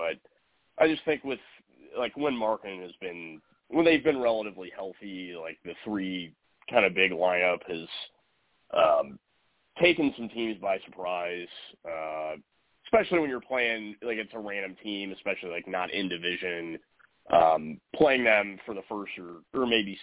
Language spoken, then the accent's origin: English; Cleveland, Ohio, United States; personally, I'm a Sexton guy, and that's just because I'm from Cleveland.